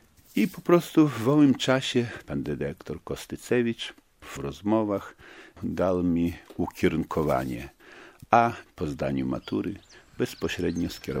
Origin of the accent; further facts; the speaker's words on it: Orla, Podlaskie Voivodeship, Poland; ja, skąd pochodzę, z Orli, to tam była jedna cerkiew, ale było 14 wsi.